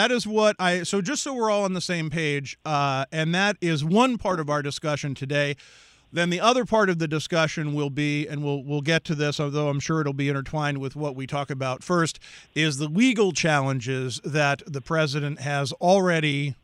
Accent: Pennsylvania, United States; Finally, that brings us to my home state of Pennsylvania, the Keystone State

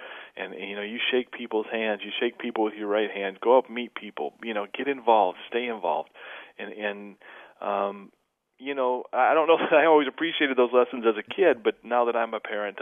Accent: Flint, Michigan, United States; There was a lot of economic strife and chances to get into trouble growing up in Flint.

